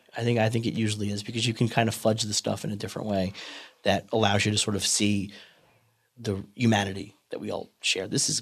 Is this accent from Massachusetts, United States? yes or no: no; Queens, New York, United States; So when I was a kid growing up in Queens, I would say that we had more Indian Americans than probably most other places in America